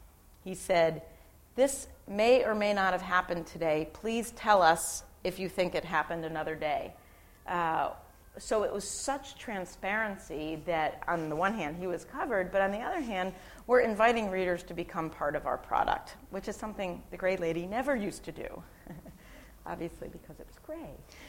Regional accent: Philadelphia, Pennsylvania, United States; because I'm from Philadelphia, and this happened last night.

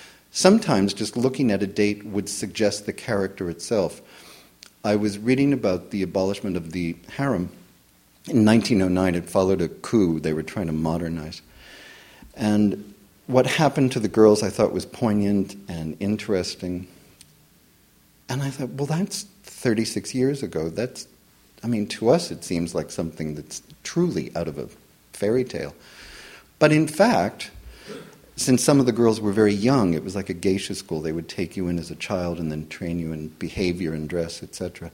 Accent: United States; where the book would largely be set because I am an American

